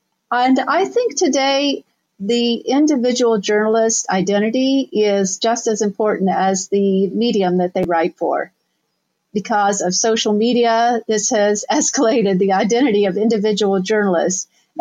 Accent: Ohio, United States; Right. Well, I'm originally from Southern Ohio.

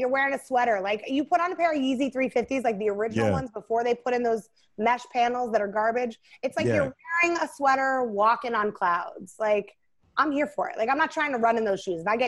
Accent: New Jersey, United States; Like, I'm from Jersey. I look the way I look. I went to private school.

